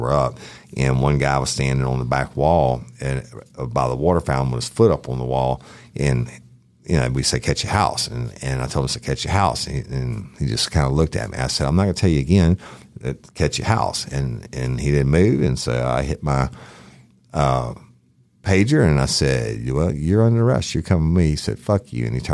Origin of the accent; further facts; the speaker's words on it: Clinton, Louisiana, United States; I was born and raised in Clinton where my grandfather was a judge, but West Feliciana butts up to it.